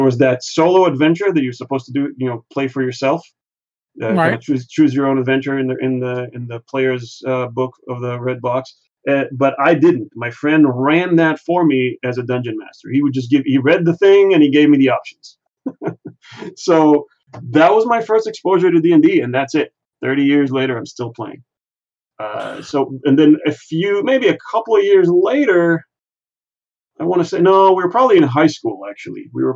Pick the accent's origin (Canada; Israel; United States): Israel; This was actually in Hebrew because I grew up in Israel.